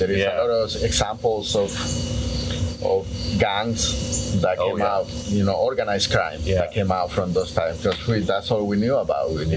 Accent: El Salvador; moved away as an adult; now in United States; I'm from El Salvador. I came to the United States in the fall of 2000.

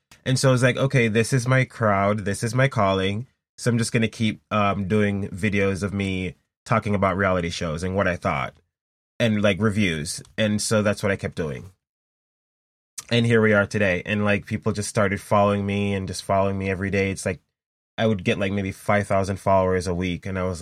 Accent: Jamaica; moved away as an adult; now in United States; So I was born and raised in Jamaica. I moved to the US like about 10 years ago, I want to say, and I was living in Virginia Beach for like 5 years. And then I moved to Maine

